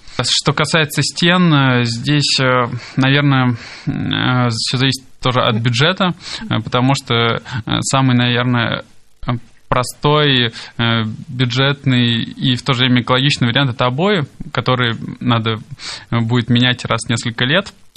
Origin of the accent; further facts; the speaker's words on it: Saint Petersburg, Russia; Хотя я сам вырос в Купчино.